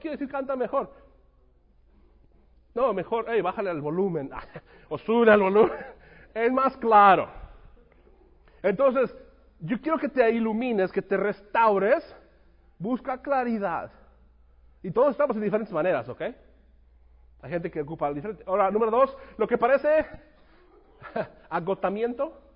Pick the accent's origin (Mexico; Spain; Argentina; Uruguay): Mexico; Yo soy mexicano, nunca va a cambiar